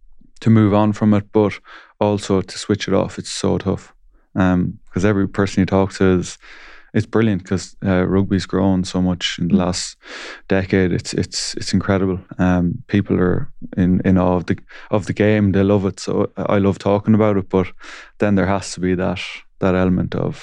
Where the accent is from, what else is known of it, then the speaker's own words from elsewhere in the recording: Leinster, Ireland; I'm from the Midlands. I'm going to promote the Midlands here now because it's kind of I love it. The lake. We're from Westmeath, so we're growing up on the lake, Lough Ree.